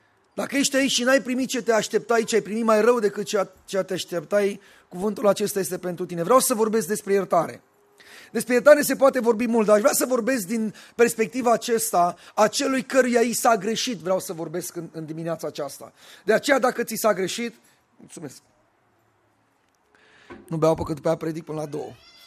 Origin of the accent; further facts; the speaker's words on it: Bucharest, Romania; also born or lived in Bucovina; Eu deloc sunt din București și am crescut într-un anumit fel în biserica mea. M-am mutat misionar undeva în Bucovina, în nordul Bucovina, graniță cu Ucraina